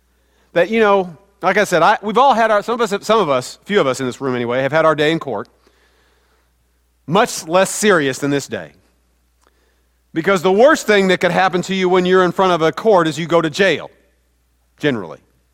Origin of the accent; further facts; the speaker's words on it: Midwest, United States; Because I've seen big bodies of water. I'm from the Midwest. If you didn't realize, we don't have oceans in the Midwest.